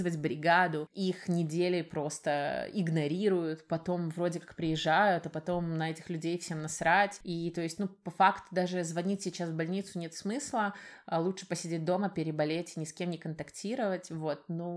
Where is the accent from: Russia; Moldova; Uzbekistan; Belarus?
Belarus; Minsk; Я из Минска, из Белоруссии.